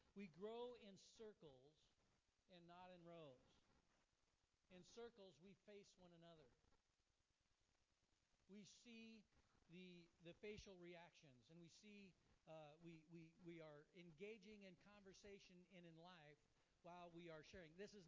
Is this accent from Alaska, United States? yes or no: yes; Kodiak, Alaska, United States; And I grew up in Kodiak in small churches.